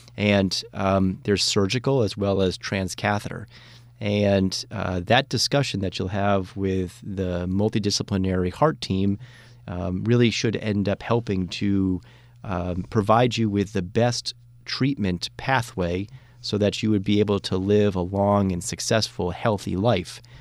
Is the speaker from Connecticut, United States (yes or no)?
yes; Connecticut, United States; I grew up in Connecticut, so, you know, my heart goes out to the residents of Connecticut.